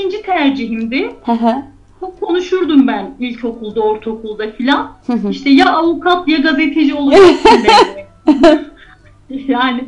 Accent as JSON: {"language": "Turkish", "town": "Eşmekaya", "region": "Aksaray Province", "country": "Turkey", "tie": "born or raised there", "said": "O zaman hep Eşmekayalıyız diyorduk. Hala böyle bir kültürümüz var. Kabul etmiyoruz çevresindeki illeri vesaire. Orada doğdum, büyüdüm. Sanırım benim dedelerim kurmuş orayı. Soy ismi oradan biz almışız. Hala ailemin büyük bir çoğunluğu orada yaşıyor."}